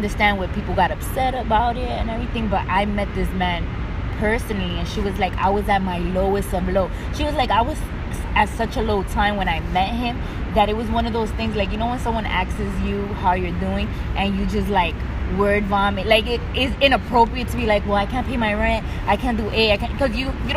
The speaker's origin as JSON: {"language": "English", "town": "Bronx", "region": "New York", "country": "United States", "tie": "born or raised there", "said": "And I mean, half of my life I grew up in the Bronx, so I gotta rap."}